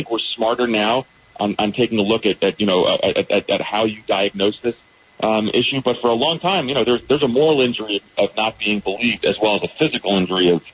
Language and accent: English; New Jersey, United States; now in Vienna, United States; I live in Vienna, but I grew up in New Jersey, in fact.